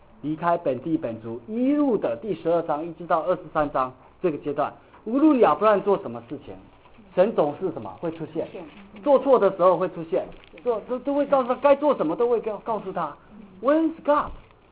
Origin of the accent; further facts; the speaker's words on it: Xiamen, Fujian, China; 像我是从厦门鼓浪屿来的，我想我有个 natural choice， 我要埋在哪里？埋回厦门。